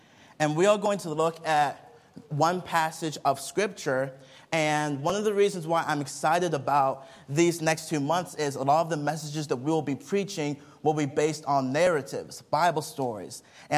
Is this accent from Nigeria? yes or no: yes; Nigeria; As many of you guys probably know, I am from Nigeria, West Africa.